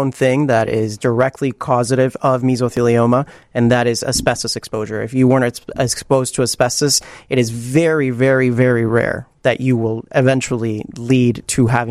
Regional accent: Puerto Rico; moved away as an adult; now in Chicago, United States; So I'm originally from Puerto Rico, and I lived there my whole life, did undergrad there, did medical school there, and then I moved to Chicago to do law school.

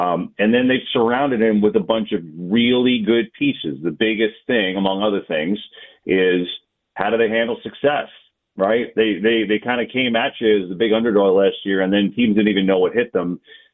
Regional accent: Northeast, United States; an old school NFC East matchup, I mean, that's what I grew up on in the Northeast.

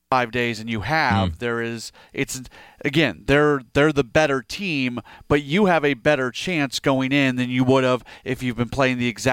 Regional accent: St. Louis, Missouri, United States; obviously, growing up in St. Louis, I went to playoff game after playoff game after playoff game.

